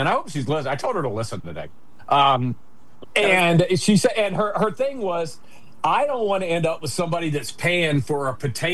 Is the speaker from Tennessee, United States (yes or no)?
yes; Memphis, Tennessee, United States; when I was growing up in Memphis watching wrestling behind my dad's back because he said I wasn't allowed to watch it.